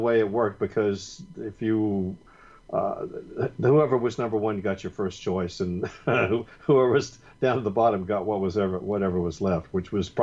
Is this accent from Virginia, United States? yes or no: no; North Carolina, United States; I grew up in North Carolina in the 40s